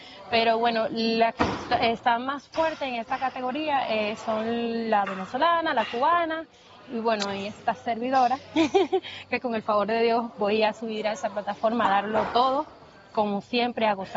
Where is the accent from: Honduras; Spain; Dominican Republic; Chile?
Dominican Republic; Santo Domingo; aquí en República Dominicana, en Santo Domingo, mi tierra.